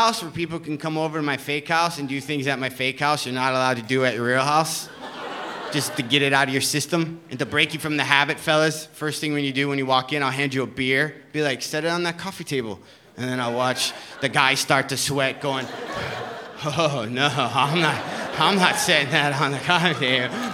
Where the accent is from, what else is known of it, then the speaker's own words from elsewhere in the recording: Detroit, Michigan, United States; Found for sale in my hometown of Detroit.